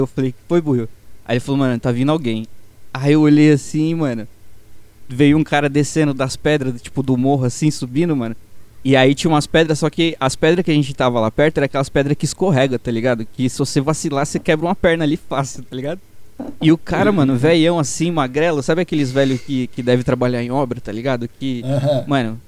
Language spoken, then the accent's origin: Portuguese; Brazil; Não entendi nada, eu sou brasileiro e tal.